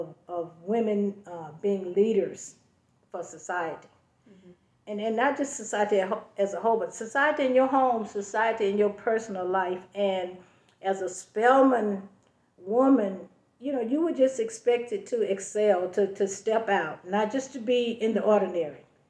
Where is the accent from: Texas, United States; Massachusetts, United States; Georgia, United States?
Georgia, United States; Atlanta; Born and raised in Atlanta, Georgia. I grew up in Greater Homes Housing Project